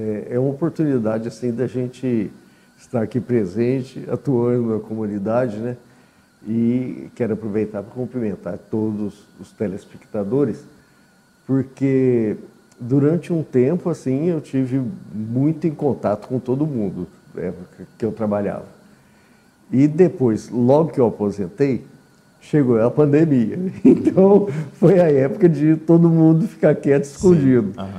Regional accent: Paraíso, Brazil; Bom, eu sou daqui de Paraíso mesmo. Meus pais também... Não, meu pai nascido em Jaboticabal, mas veio para cá pequeno. Minha mãe daqui. Quer dizer, praticamente a família toda daqui

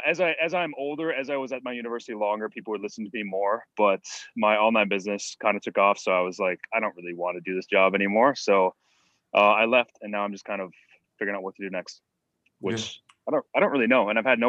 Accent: Wisconsin, United States; So like I grew up in Wisconsin in the woods. No one's there at all. The nearest store is like 20 minutes away. The nearest Walmart's like 60 minutes away.

